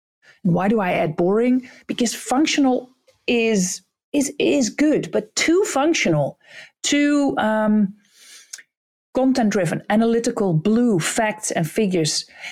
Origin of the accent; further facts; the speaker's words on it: Texel, North Holland, Netherlands; I always shared that I came from Texel, where I grew up and where I had my first job